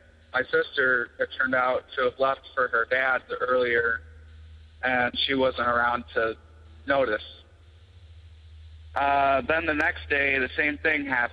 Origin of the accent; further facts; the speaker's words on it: Indiana, United States; Hi, Tony and Jenny. I'm from Indiana.